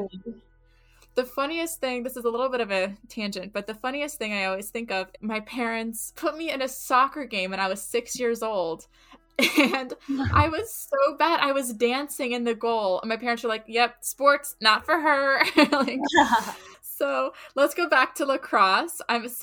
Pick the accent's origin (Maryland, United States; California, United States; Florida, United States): Maryland, United States; I'm from Maryland, and lacrosse is a very big deal here.